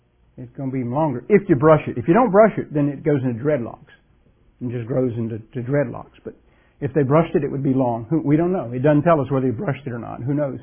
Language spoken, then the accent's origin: English; United States; Now, I'm an American just like you are, and Americans really don't like to wait.